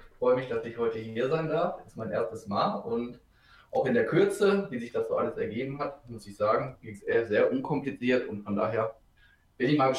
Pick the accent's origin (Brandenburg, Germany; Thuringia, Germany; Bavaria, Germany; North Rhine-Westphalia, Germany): North Rhine-Westphalia, Germany; Gladbeck; Also aus dem tiefsten Ruhrgebiet, das wird man wahrscheinlich auch irgendwann mal am Dialekt hören. Also ich bin hier groß geworden, ich komme aus der Stadt Gladbeck. Viele aus dem Ruhrgebiet kennen es, ist direkt neben Gelsenkirchen.